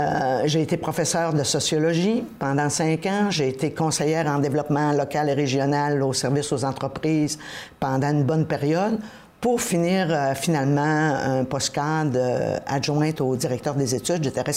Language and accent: French; Dolbeau, Quebec, Canada; moi, je suis native de Dolbeau, qui à l'époque était Dolbeau, pas Dolbeau-Mistassini. Alors je suis issue d'une famille de 8 enfants. Je suis la cadette d'une famille de 8 enfants.